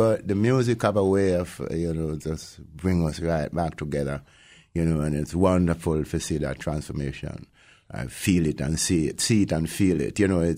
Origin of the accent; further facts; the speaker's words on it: Jamaica; now in United States; I grew up in Jamaica, in the hills of Jamaica.